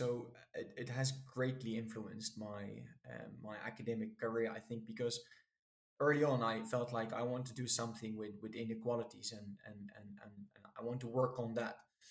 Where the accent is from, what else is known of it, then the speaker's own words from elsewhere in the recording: Wijchen, Gelderland, Netherlands; So I was born in Wijchen, which is a small town, really. I think it's a village formally, but I'd say it has the size of a town near Nijmegen. And that's where I grew up, in a middle-class family.